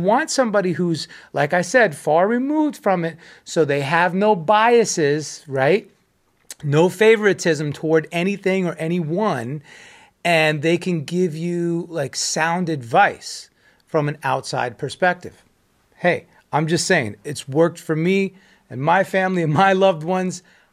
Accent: United States; Well, speaking from as an American, in Europe with the Ukraine and Russia.

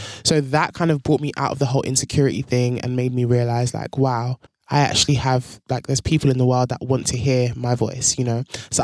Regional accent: Nigeria; now in London, United Kingdom; And I'm originally Nigerian, but I'm based in London in the UK. And I'm here in New York on a press run

